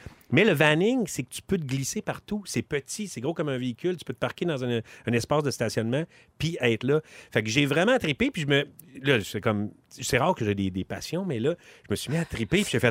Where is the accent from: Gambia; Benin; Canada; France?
Canada; Quebec; born or raised there